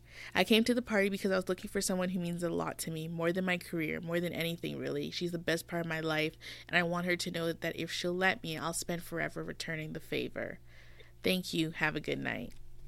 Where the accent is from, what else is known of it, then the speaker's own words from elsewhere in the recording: North Carolina, United States; I'm obviously not British, as you might have been told. I grew up in North Carolina eating barbecue and hot dogs and apple pie and all the other stereotypical American foods.